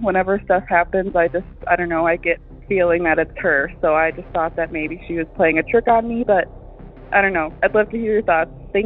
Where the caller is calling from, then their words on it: Wisconsin, United States; Hey, Derek. … I'm calling from Wisconsin.